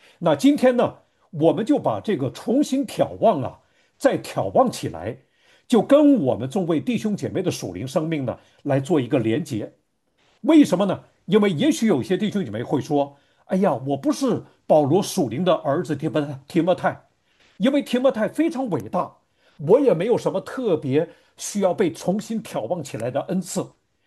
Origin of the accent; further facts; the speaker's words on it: Northeast China, China; 我小的时候生活在东北的农村